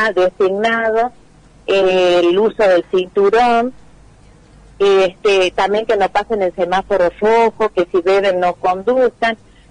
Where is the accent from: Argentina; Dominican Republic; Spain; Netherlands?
Argentina; Tucumán; nosotros como tucumanos